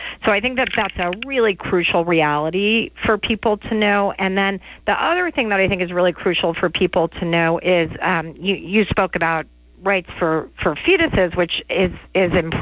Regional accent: Texas, United States; But as a Texan myself

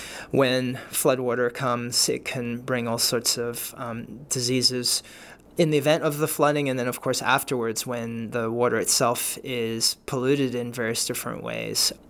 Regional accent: Cape Town, Western Cape, South Africa; born there; Cape Town, the city where I was born in South Africa

